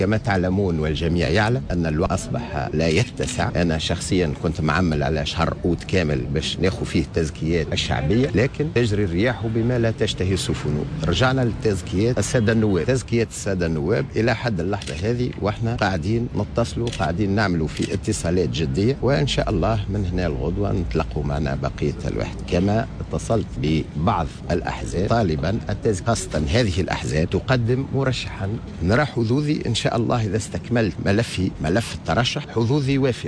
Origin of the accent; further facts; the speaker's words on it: Thala, Kasserine Governorate, Tunisia; من مواليد 68، أصيل منطقة تالة،